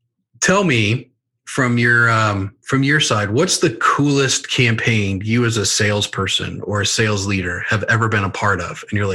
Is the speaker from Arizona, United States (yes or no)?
no; Kansas, United States; I grew up in Kansas and I had a football coach who moved up from the Texas Panhandle.